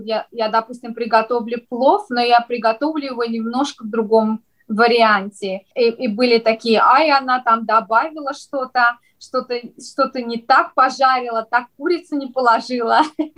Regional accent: Azerbaijan; то, что я из Азербайджана, я думаю, что это, как говорится, фундамент всего для меня, потому что классически в Азербайджане мы все прям с детства видим, как наши мамы готовят

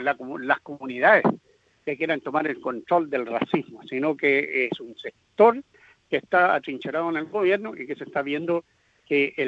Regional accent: Chile; moved away as an adult; había estudiado ingeniería en mina en mi país. Vengo de la Escuela de Ingeniería de Copiapó.

